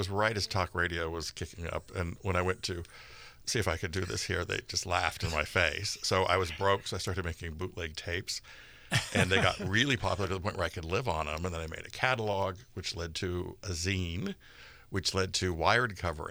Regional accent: California, United States; I grew up in Marin in the 70s, pretty much.

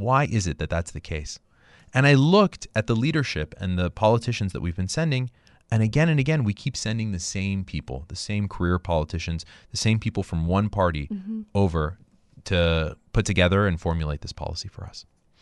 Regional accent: California, United States; You know, I grew up in California, and the California that we have now is very different from that California.

